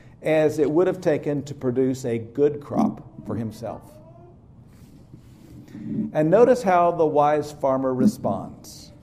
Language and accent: English; Ponca City, Oklahoma, United States; I was 18 at the time, working on a farm outside my hometown, which is Ponca City, Oklahoma, a town in northern Oklahoma, about 20 miles from the Kansas line.